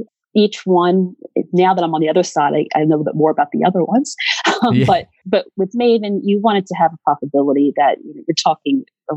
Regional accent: New Jersey, United States; I was from South New Jersey.

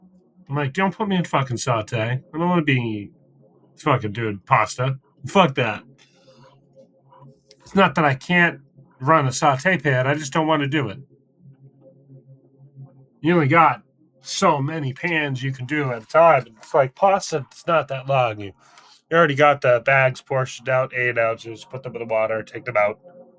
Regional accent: Massachusetts, United States; I'm an asshole from Massachusetts.

